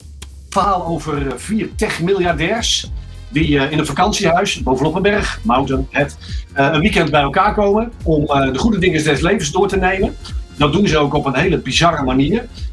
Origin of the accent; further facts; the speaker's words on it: Utrecht, Netherlands; Maar ik kom uit Utrecht, dan weet je het wel.